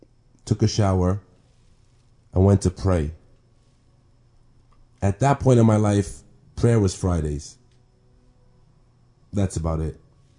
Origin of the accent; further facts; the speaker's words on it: United States; I was born and raised in America to a humble family that immigrated to America looking for a better life, more opportunity, a financial gain.